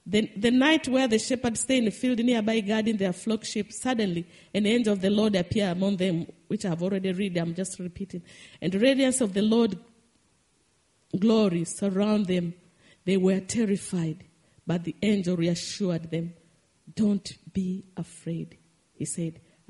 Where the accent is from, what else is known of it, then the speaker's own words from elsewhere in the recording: Tanzania; as I said, I came from Tanzania, where the shepherds, I know the Maasai people, how the kind of life they live.